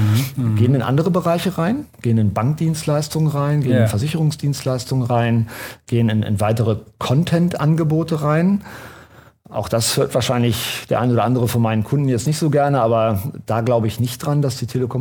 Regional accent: Hanover, Lower Saxony, Germany; Und jetzt mal als Hannoveraner, gestern war es in der HAZ

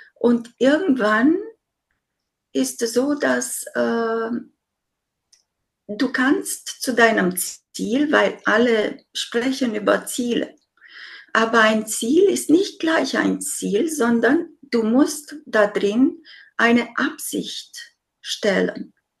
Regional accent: Romania; Ich bin in diesem Land aufgewachsen, wo du immer bescheiden sein solltest

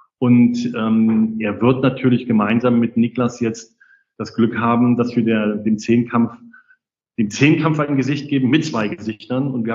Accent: Rostock, Mecklenburg-Vorpommern, Germany; bei uns in Rostock die Seawolves

